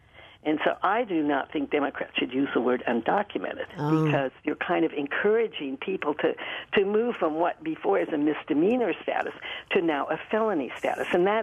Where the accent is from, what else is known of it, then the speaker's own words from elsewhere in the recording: Santa Barbara, California, United States; I'm from Santa Barbara, California. I just got back from the wonderful Spanish Days fiestas.